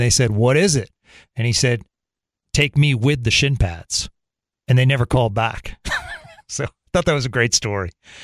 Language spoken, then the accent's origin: English; Boston, Massachusetts, United States; I grew up in the Boston area and it was amazing.